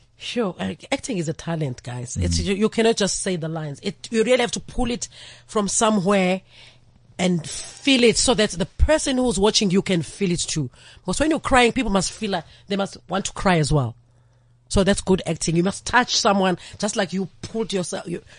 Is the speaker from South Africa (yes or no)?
yes; Umlazi, KwaZulu-Natal, South Africa; In Umlazi.